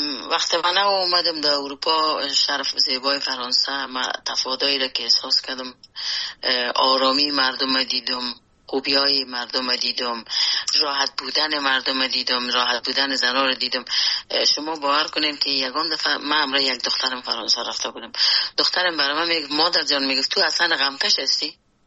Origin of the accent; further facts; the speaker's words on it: Afghanistan; افغانستان که در اوج بزرگ شدیم، در اوج کار کردیم